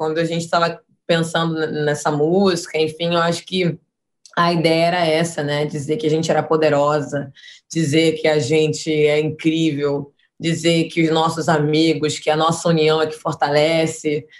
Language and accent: Portuguese; Rio de Janeiro, Brazil; Eu sou da Zona Norte do Rio de Janeiro, de Olaria